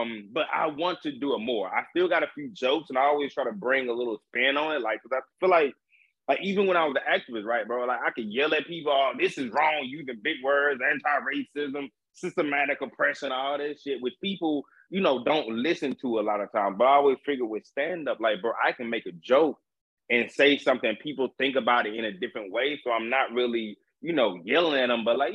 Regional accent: the South, United States; I can tell you about the South, but also, you know, I'm from the South

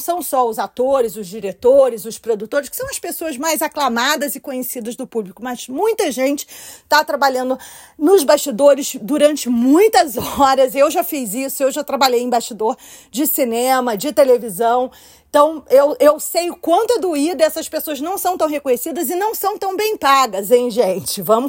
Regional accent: Rio de Janeiro, Brazil; now in United States; eu cresci no Rio de Janeiro

